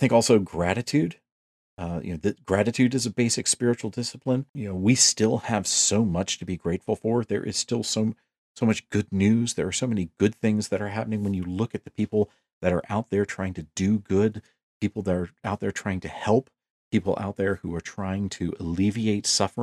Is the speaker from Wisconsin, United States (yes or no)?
no; South Carolina, United States; As you know, I am from South Carolina.